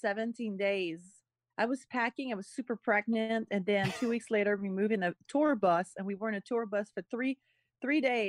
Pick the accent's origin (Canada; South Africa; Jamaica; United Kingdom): Canada; Montreal, Quebec; now in Los Angeles, United States; And this is weird because I'm from Montreal, so you would think, but no. I was missing LA, my friends, and just all the memories and everything.